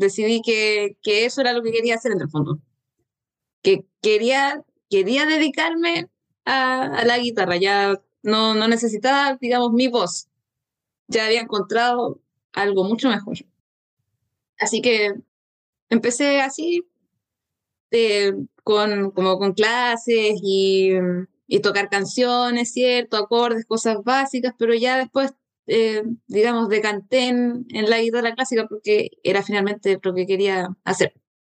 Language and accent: Spanish; Chillán, Ñuble, Chile; now in Valdivia, Chile; Estoy en Valdivia, estoy estudiando en Valdivia, pero yo no soy valdiviana, soy de Chillán.